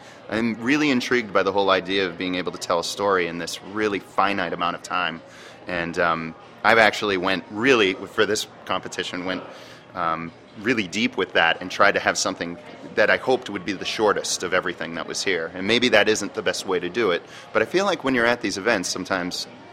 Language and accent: English; Dover, New Hampshire, United States; I'm from Dover, New Hampshire.